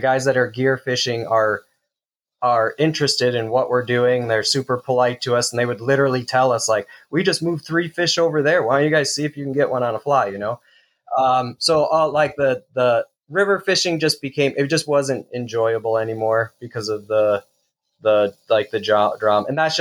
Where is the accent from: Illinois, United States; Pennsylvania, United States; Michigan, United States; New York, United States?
Michigan, United States; Eric always was just enamored with muskies when we were a kid and growing up on Lake St. Clair.